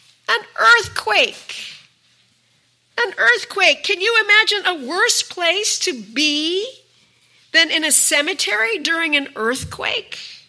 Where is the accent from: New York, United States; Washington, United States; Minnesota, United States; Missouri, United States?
Minnesota, United States; A man in Minnesota, my home state, was serving a rural community as a local pastor.